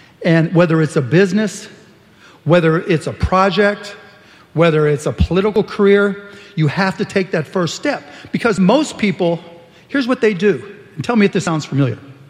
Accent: Pittsburgh, Pennsylvania, United States; Her name was Lani Lazzari from my hometown of Pittsburgh.

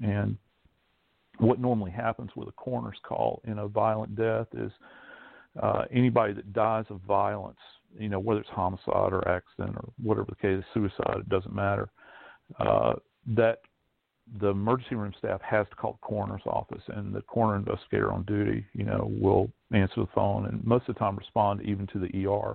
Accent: Louisiana, United States; I'm from Louisiana, so that, by default, that automatically makes me an LSU fan, Louisiana State University.

